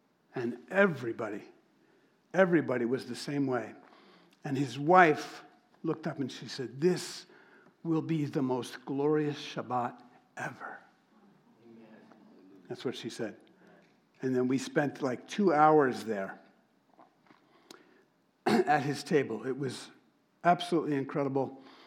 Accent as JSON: {"language": "English", "town": "Yonkers", "region": "New York", "country": "United States", "tie": "born there", "said": "So I said, \"Well, I was born in Yonkers, New York.\""}